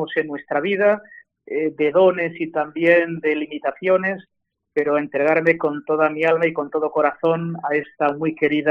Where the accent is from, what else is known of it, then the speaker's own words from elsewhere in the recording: Bilbao, Basque Country, Spain; 12 años estoy sirviendo en Bilbao, en el País Vasco, mi tierra de origen